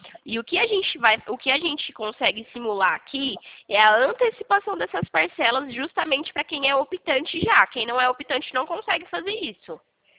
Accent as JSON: {"language": "Portuguese", "town": "São Carlos", "region": "São Paulo", "country": "Brazil", "said": "eu sou aqui de São Carlos."}